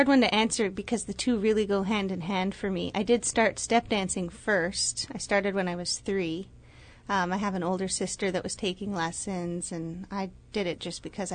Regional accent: Ontario, Canada; Well, you know, I guess growing up in the Ottawa Valley, I learned that fiddle style, and that's mostly what I concentrated on.

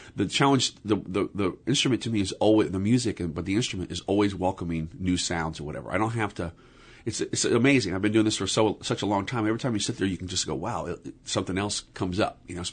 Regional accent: Illinois, United States; and I grew up in West Central Illinois, like a farm town. I mean, like smaller than Sitka.

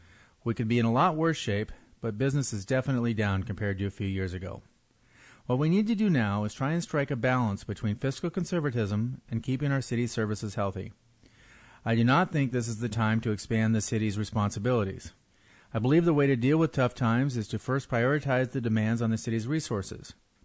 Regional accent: Sitka, Alaska, United States; I was born and raised here in Sitka, and my family's been here for about 60 years.

